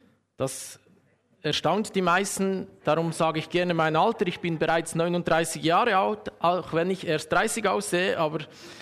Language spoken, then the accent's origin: German; Huttwil, Bern, Switzerland; Wie gesagt, ich komme aus dem Bernbiet ursprünglich, aus Huttwil, um genau zu sein. Das ist am Rande vom Emmental, schon fast Luzern, je nachdem, von wo man das sieht.